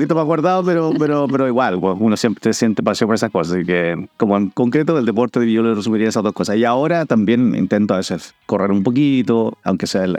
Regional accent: Valparaíso, Chile; yo soy oriundo de Valparaíso, nací allá, un buen porteño, guanderino.

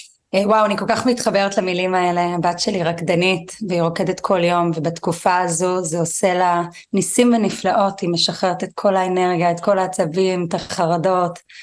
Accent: New York, United States; Hebrew is a second language; moved away as an adult; now in Israel; אז קודם כל עליתי לארץ לפני 17 שנים מניו יורק, שם אני גדלתי מגיל 3 עד 27, והתעסקתי בעולם האופנה

